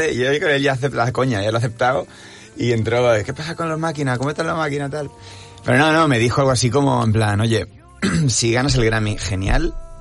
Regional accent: Barcelona, Catalonia, Spain; Yo soy de Barcelona y me encanta Barcelona, pero Madrid es una pasada.

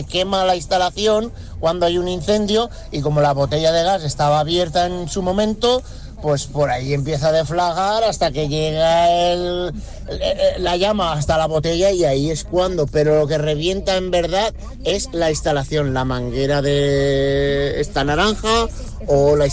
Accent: Villarreal, Valencian Community, Spain; de Villarreal, soy fontanero

